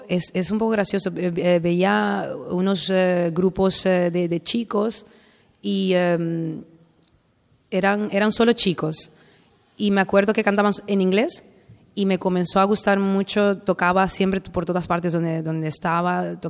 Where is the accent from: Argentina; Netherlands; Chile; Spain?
Netherlands; soy holandesa, nacionalidad holandesa. Mis padres son una mezcla bonita. Mi padre es americano y mi madre es latina, pero yo soy la holandesa. Y nací en un barco hace mucho tiempo.